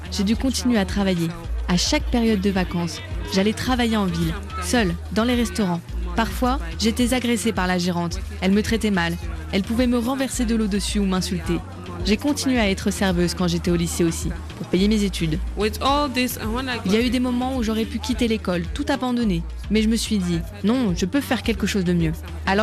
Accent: Upper East, Ghana; aujourd'hui j'aide 219 femmes dans la région d'où je viens, dans l'extrême nord-est du Ghana.

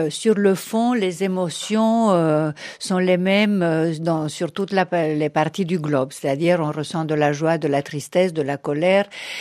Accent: France; Je pense que chez nous en France, si quelqu'un se mettait à danser à la suite au cimetière

